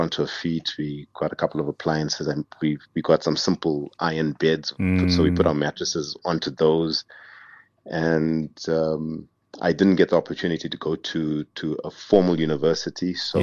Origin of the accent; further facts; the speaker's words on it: Bulawayo, Zimbabwe; also born or lived in Harare; I was born in Harare, but I basically grew up my entire life in the second largest city in Zimbabwe called Bulawayo.